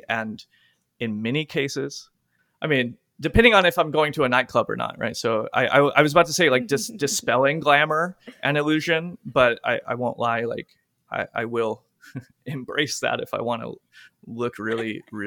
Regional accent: Florida, United States; accent: Southern; I'm from Central Florida, and I speak with I was raised by an old Southern lady, my grandma, so I speak with her old timey accent

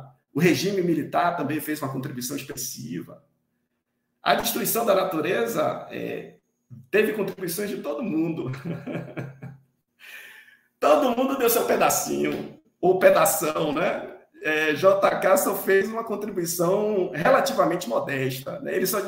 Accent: Salvador, Bahia, Brazil; Eu sou um morador de Salvador, né? Eu vivi minha vida toda em Salvador. E Salvador é uma cidade, é uma metrópole, né? É uma metrópole, acho que é a metrópole mais preta do Brasil, com certeza.

